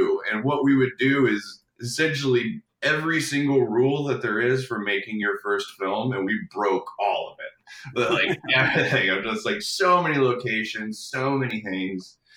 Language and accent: English; Indianapolis, Indiana, United States; moved away as an adult; now in Los Angeles, United States; And I moved out to LA. I'm from Indianapolis originally, and I moved out after I graduated from college here in Indiana in 2008.